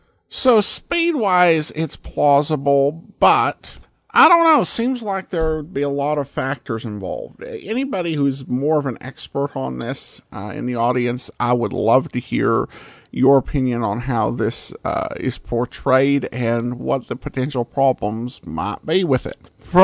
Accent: Indiana, United States; it was made for a while in my hometown and was very popular in Indiana and neighboring states back in the 40s and 50s.

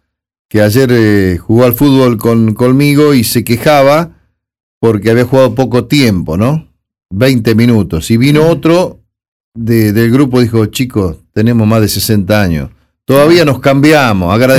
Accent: 25 de Mayo, Buenos Aires Province, Argentina; Marcelo de Estéfano es de mi pueblo, de 25 de mayo.

